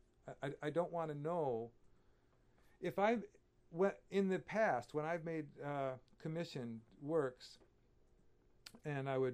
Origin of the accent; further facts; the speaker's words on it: Flint, Michigan, United States; also born or lived in Colorado; I was back in my hometown, Flint, for the summer after my 1 year of college in Colorado.